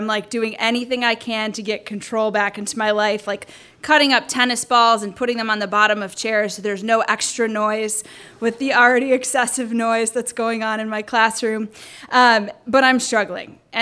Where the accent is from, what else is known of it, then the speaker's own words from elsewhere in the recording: Michigan, United States; Everything looked like Mars to me because I'm from Michigan.